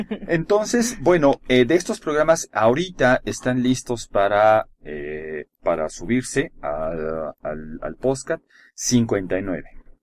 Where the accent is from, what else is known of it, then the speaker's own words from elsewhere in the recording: Mexico; Pero como somos mexicanos, vamos a hablar en español, ¿no?